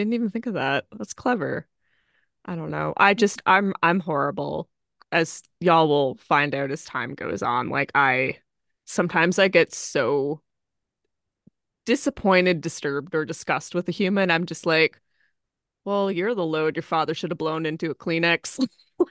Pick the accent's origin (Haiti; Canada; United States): Canada; Ontario; I'm from the Ontario area of Canada. Kind of not it's the most Americanized part of Canada. It's that little dip.